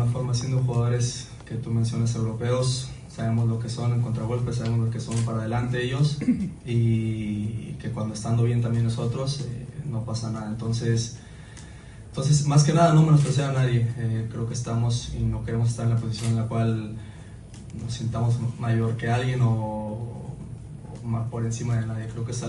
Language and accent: Spanish; Mexico; lo que sentimos nosotros como mexicanos